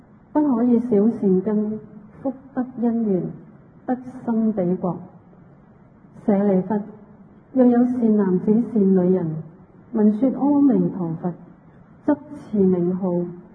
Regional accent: Hong Kong; 我们香港人印象最深刻的应该是几个月前的 SARS 疫症

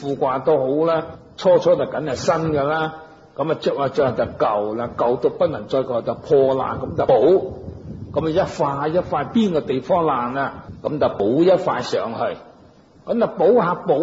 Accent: Hong Kong; born there; 因为我个乡下近到香港咧就好近嘅啫，响深圳过啲就系噶啦。咁所以我虽然咧我本人就香港出世啊

